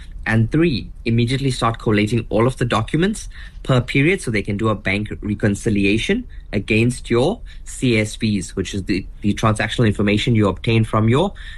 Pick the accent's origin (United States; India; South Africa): South Africa; why am I as a South African being further taxed on interest I earn on my investment